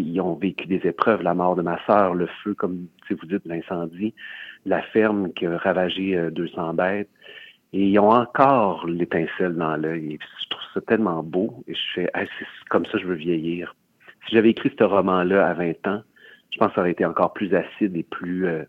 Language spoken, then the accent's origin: French; Saint-Polycarpe, Quebec, Canada; Non, moi, je suis originaire de Saint-Polycarpe.